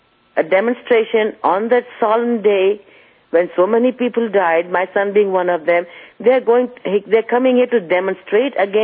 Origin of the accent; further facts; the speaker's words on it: United States; To me, it's asking give up my rights as an American, and I don't think I am willing to do that.